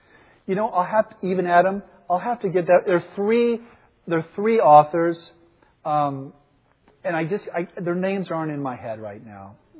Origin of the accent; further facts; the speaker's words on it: Texas, United States; Because if I gave this lecture to many communities in my home state of Texas